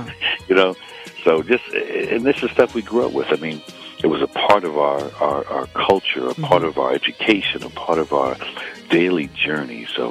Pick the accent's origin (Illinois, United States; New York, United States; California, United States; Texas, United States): New York, United States; Mount Vernon; also born or lived in Connecticut, United States; But, you know, I used to live in Connecticut. You know, of course, I'm from Mount Vernon, running under Mount Vernon. But I lived in Connecticut for a stint, so I spent a lot of time there.